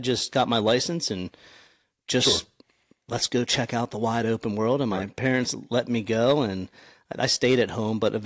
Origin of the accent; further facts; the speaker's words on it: South Anvil, United States; I grew up here in South Anvil, actually on this farm. My grandparents farmed this, and I just spent all my time here. So I was born and raised here, been here my whole life. I'm 39